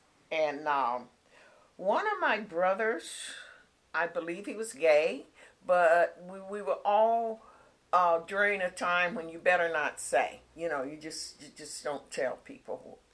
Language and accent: English; Detroit, Michigan, United States; born there; Okay, I was born in Detroit, Michigan, 1933.